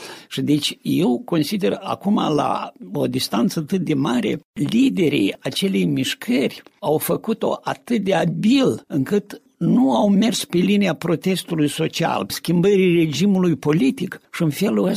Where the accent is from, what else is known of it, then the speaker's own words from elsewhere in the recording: Transnistria, Moldova; Vreau să spun chiar în satul meu, care este în zona separatistă